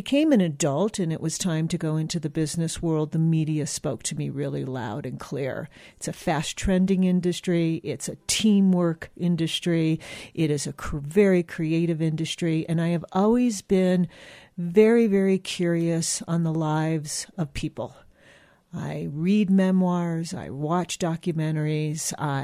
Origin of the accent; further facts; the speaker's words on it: Los Angeles, California, United States; also born or lived in Chicago; I was born in Los Angeles, California. And both of my homes, childhood, adulthood, were a mixture of Chicago and Los Angeles.